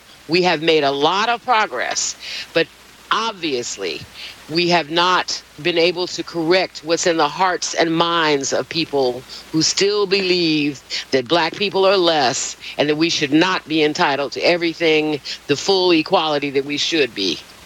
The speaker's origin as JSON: {"language": "English", "town": "Chicago", "region": "Illinois", "country": "United States", "tie": "born or raised there", "said": "I grew up in Chicago. We had segregated beaches. We could only live in certain communities."}